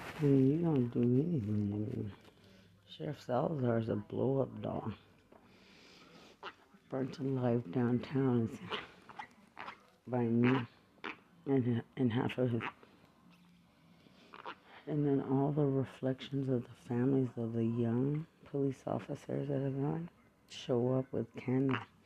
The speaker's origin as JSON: {"language": "English", "town": "Lubbock", "region": "Texas", "country": "United States", "said": "And when he talks to someone like me, and I'm from Lubbock"}